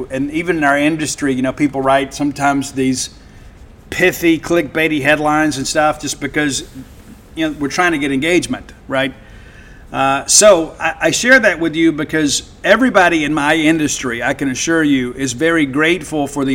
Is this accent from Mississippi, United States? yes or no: yes; Mississippi, United States; I'm from South Mississippi. It's a requirement.